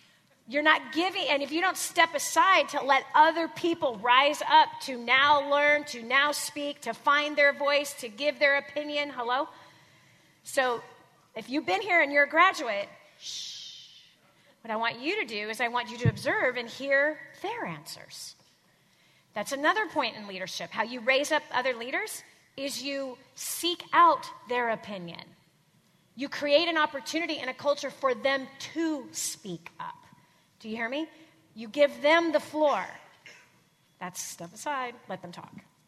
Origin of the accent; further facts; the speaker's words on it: South Dakota, United States; I'm from South Dakota.